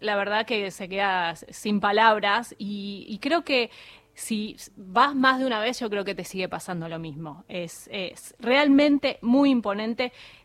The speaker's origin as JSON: {"language": "Spanish", "country": "Argentina", "said": "Podemos decir que estamos ahí entre los mejores, para variar, como argentinos."}